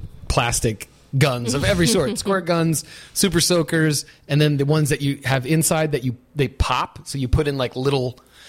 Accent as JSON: {"language": "English", "region": "Florida", "country": "United States", "said": "I'm from South Florida."}